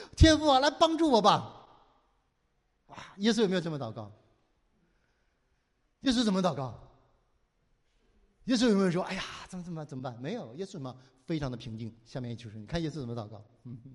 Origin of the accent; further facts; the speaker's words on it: Northeast China, China; 跟我们东北人一样